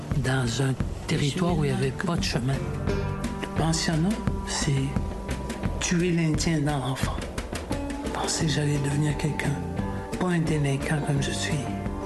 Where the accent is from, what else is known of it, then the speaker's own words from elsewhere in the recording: Newfoundland and Labrador, Canada; moved away; Je suis venu du Labrador pour m'installer ici. On est venu me chercher au Labrador. Pour m'installer ici. C'est ça que je devrais dire. On se déplaçait tout le temps, comme des nomades, en fait, dans un territoire où il n'y avait pas de chemin.